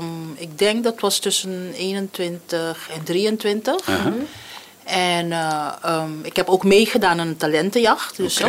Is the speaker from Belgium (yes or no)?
no; Curaçao; Ik ben op Curaçao geboren en getogen, hier opgegroeid, gestudeerd aan de Universiteit van de Nederlandse Telen toen. Ik heb bedrijfskunde gestudeerd en daarna ben ik naar Nederland gegaan.